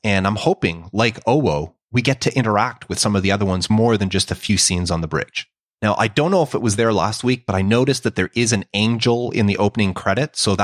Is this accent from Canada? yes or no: yes; Canada; Trust me, I'm Canadian, and with our winters here, I know what it is to do a donut in a vehicle.